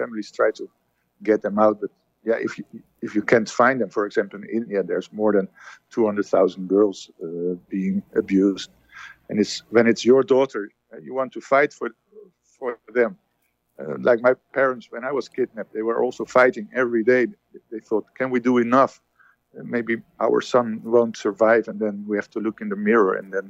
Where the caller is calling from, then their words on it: Rotterdam, South Holland, Netherlands; Here I am from Rotterdam.